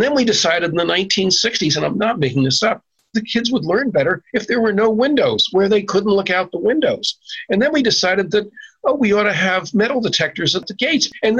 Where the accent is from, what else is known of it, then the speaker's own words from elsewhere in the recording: New Jersey, United States; and I grew up in New Jersey, we had the so-called projects in Jersey City, Newark, and these other cities.